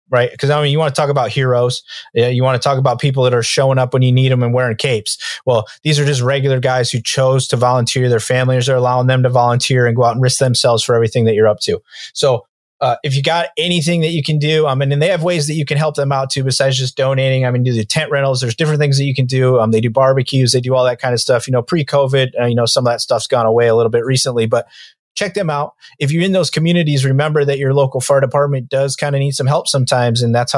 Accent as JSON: {"language": "English", "town": "Fillmore", "region": "New York", "country": "United States", "tie": "born or raised there", "said": "because I grew up in Fillmore, New York, right?"}